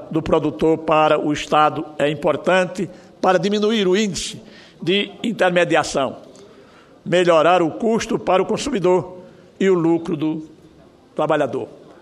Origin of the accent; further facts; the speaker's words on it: Alagoas, Brazil; Lembro aqui que os produtores que vivem às margens do Canal do Sertão, lá do meu estado